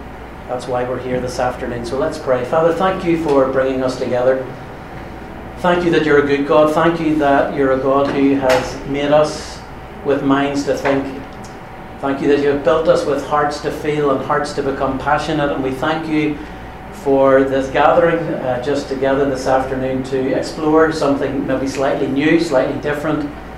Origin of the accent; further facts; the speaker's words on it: Northern Ireland, United Kingdom; You can probably tell that I'm not American. You can probably tell that I'm not English. I come from Northern Ireland.